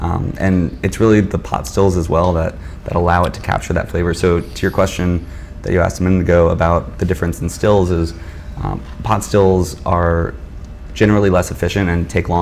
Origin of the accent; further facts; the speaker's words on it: Morgan City, Louisiana, United States; moved away as an adult; I am from Morgan City. I left the state to go to college, which is where I met my business partner.